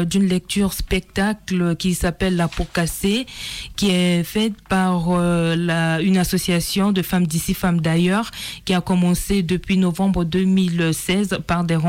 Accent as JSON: {"language": "French", "country": "Central African Republic", "said": "Je suis centrafricaine et je viens du centre de l'Afrique, de la République centrafricaine, RCA."}